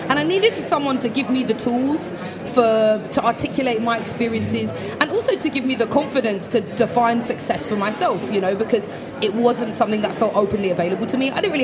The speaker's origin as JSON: {"language": "English", "region": "London", "country": "United Kingdom", "tie": "born or raised there", "said": "but I can talk in terms of my journey growing up in East London, where, like, the scene between East London and Essex, between, like, 2001 and 2008, when I was at secondary school."}